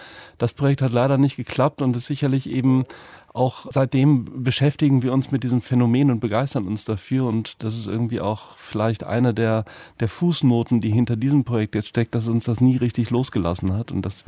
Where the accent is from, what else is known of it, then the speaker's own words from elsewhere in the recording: Mönchengladbach, North Rhine-Westphalia, Germany; Wir sind beide in Mönchengladbach groß geworden und das ist ja am Niederrhein.